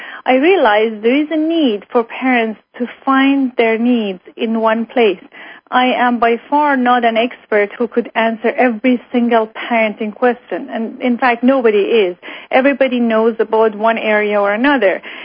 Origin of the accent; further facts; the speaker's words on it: Iran; moved away as an adult; now in Germany; I was born and raised in Iran, and I had a high school diploma, and at that time we had lived in Germany basically 3 months. I couldn't even speak German, really